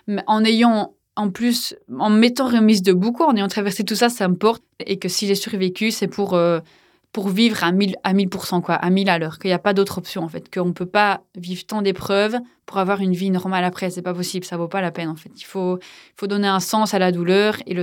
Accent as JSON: {"language": "French", "country": "Belgium", "said": "je vais m'en sortir parce que je suis belge"}